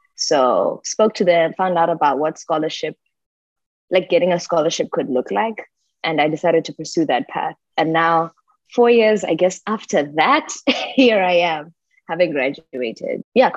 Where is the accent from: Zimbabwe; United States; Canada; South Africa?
Zimbabwe; Harare; also born or lived in Bulawayo; I was born and raised in Zimbabwe. So I was born in Bulawayo. Both of my parents are Ndebele speaking. My mom also grew up speaking Shona, and then they moved to Harare at some point. So Harare is really the place I call home.